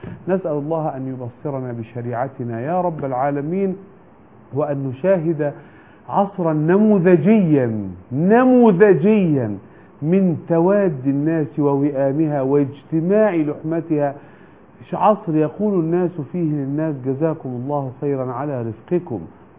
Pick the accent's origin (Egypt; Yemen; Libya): Egypt; بس انا بتكلم عشان انا مصري